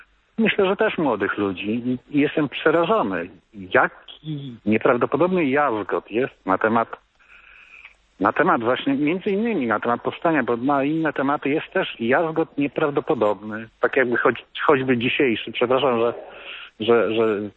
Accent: Warsaw, Masovian Voivodeship, Poland; nie urodziłem się w Warszawie, wychowałem się na Woli.

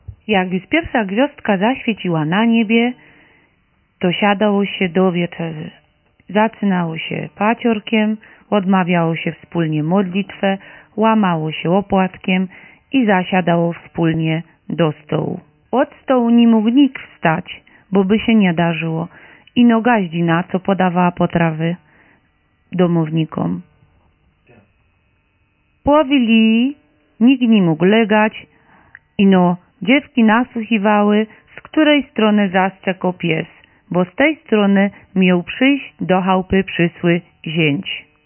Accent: Lesser Poland, Poland; U nas na Podhalu chłopcy jeździli na podłazy.

